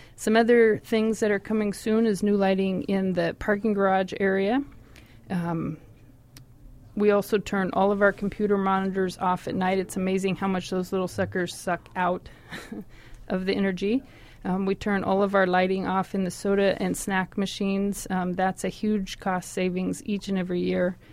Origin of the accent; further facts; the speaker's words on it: Salem, Oregon, United States; now in Dallas, United States; I was born and raised in Salem, Oregon. I currently live in Dallas